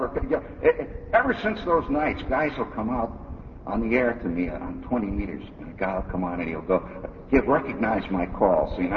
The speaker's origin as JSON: {"language": "English", "town": "Hammond", "region": "Indiana", "country": "United States", "tie": "born or raised there", "said": "See, I grew up in Hammond, Indiana, the toughest city this side of the Barbary Coast. It took gonads just to be a kid there."}